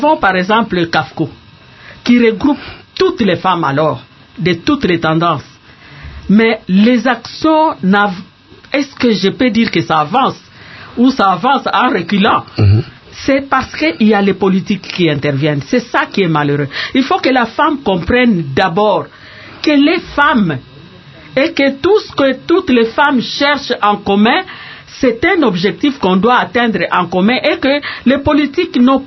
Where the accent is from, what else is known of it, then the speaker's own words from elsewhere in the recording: DR Congo; Nous sommes des Congolais. On peut aller d'un bout à l'autre sans dire que voilà, celui-là est de telle province. Non, le dénominateur commun, c'est être Congolais. Et c'est ce que nous, femmes congolaises, nous voulons.